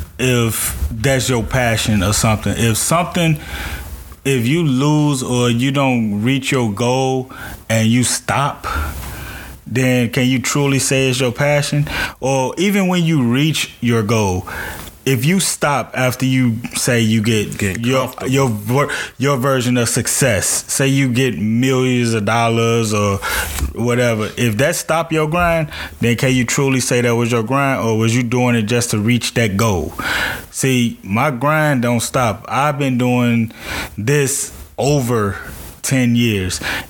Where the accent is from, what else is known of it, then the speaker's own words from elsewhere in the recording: Gary, Indiana, United States; winning the festival in my hometown, Gary, Indiana.